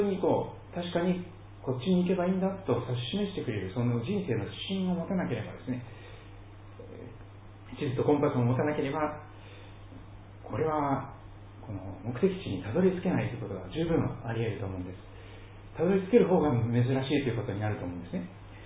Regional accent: Kochi, Japan; 私が生まれ育った四国の高知県というところは、北側に四国山脈の山並みがあるわけですね。で南を向くとこう海があるわけなんですよ。

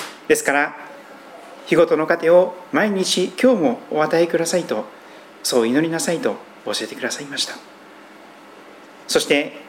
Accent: Shikoku, Japan; 私の生まれ育った四国には、何百段という階段を登らなきゃたどり着けないような神社もあるんですけども

